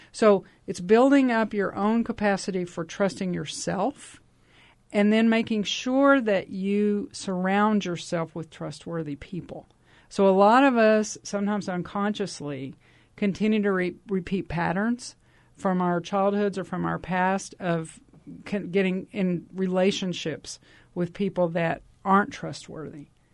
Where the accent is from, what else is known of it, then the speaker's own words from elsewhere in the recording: Texas, United States; as they say from Texas, where I grew up in Texas, you can't get water from an empty well.